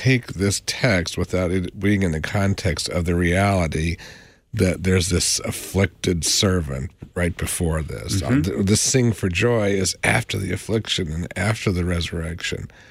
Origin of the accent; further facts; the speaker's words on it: Colorado, United States; I grew up in Colorado, and I've always been struck by the pioneers who crossed that great plain and saw those mountains